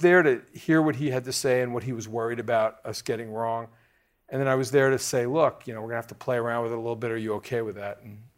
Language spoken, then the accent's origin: English; Baltimore, Maryland, United States; And so I had to make a joke because I'm from Baltimore and I can't help it.